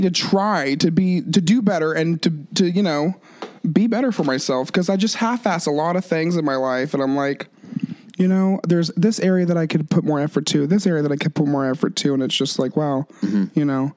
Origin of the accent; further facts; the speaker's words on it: Tennessee, United States; now in Omaha, United States; No, I'm from Tennessee, but I live in Omaha, Nebraska currently.